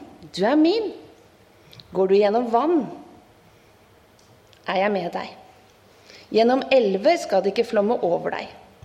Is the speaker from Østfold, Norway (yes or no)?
yes; Askim, Østfold, Norway; now in Kragerø, Norway; Jeg kommer fra Kragerø. Vil si jeg bor i Kragerø, kommer opprinnelig fra Askim.